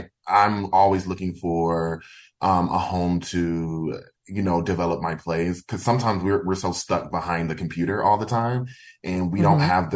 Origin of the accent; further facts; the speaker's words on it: Alabama, United States; these three young friends from my hometown in Alabama